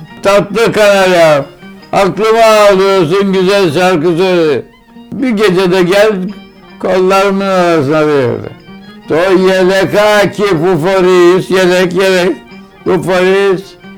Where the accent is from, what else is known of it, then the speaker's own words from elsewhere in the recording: Crete, Greece; now in Turkey; Ya Elinika Yunancası, Helence, kritika Giritçe, yani şey değil de kendilerine göre. Biz Giritli olarak yerleştik ve böyle geldi.